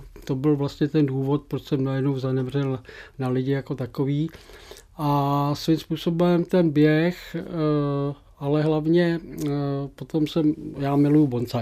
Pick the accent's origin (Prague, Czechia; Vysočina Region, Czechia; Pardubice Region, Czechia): Prague, Czechia; now in Sokolov, Czechia; A já dneska bydlím v Sokolově, že jo, přestože jsem rodilý Pražák.